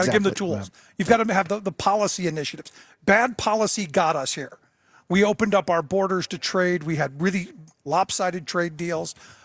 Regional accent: Cleveland, Ohio, United States; The reality is I grew up in Cleveland, and as a kid, I watched the city deindustrialize.

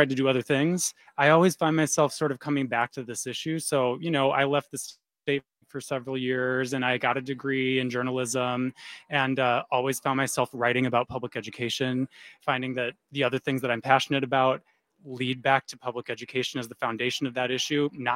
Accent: Eau Claire, Wisconsin, United States; Yeah, I was born and raised in Eau Claire and went through 13 years of public school in Eau Claire from 1999 to 2012. And I'm kind of a fourth generation person from that area, Northwest Wisconsin, kind of Western Wisconsin, Eau Claire mostly

